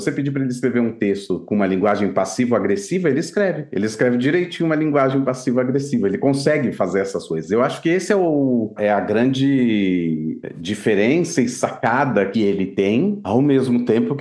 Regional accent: Minas Gerais, Brazil; Que eu sei que eu posso falar, porque eu sou mineiro de pai e mãe, então eu posso falar muito bem como o mineiro fala.

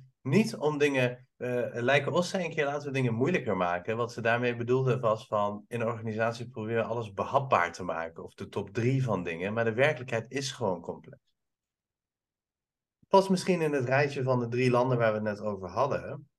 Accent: Iran; now in Netherlands; dit is tussen Nederland en Iran in. Voor mij. Maar ja, hartstikke raar om te zeggen: ik voel me Italiaans, want dat ben ik niet. Weet je, ik ben een volbloedig Pers die super kaaskoppig is.

